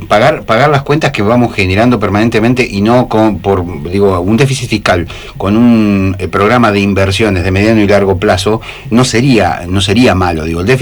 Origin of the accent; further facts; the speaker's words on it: Argentina; Somos los únicos argentinos